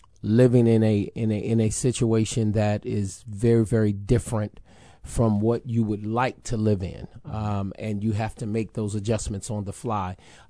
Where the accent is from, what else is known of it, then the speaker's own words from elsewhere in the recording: Chicago, Illinois, United States; Here, I'm from Chicago, didn't want to come here, but God said, come here.